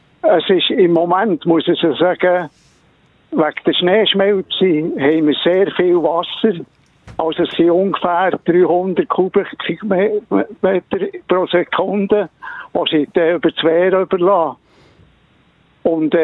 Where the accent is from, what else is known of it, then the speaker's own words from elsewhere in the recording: Switzerland; Ich bin an der Aare aufgewachsen, mit im Städtli